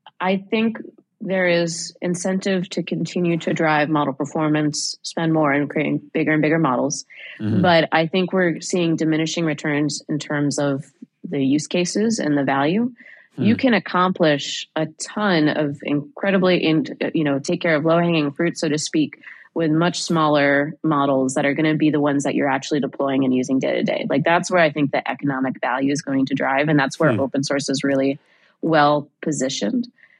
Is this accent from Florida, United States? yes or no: no; Boston, Massachusetts, United States; You know, it was hosting my hometown this year, which was really fun in Boston.